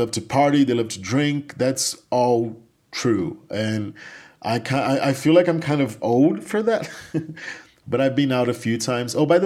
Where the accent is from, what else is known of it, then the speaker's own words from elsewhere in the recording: Brazil; even though I come from Brazil